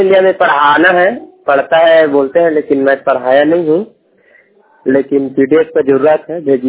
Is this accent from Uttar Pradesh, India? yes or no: no; Chhattisgarh, India; मैं छत्तीसगढ़ से हूँ, आप तो जानते हैं ऐसे भी।